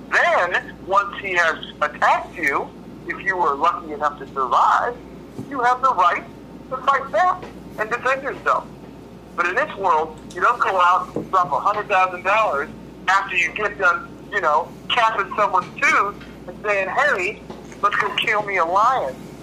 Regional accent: Idaho, United States; It's like where I grew up in Idaho, they had a liger farm in a way.

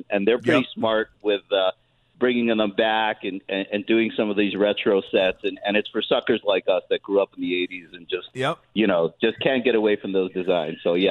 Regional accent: Philippines; You know, I grew up in the Philippines.

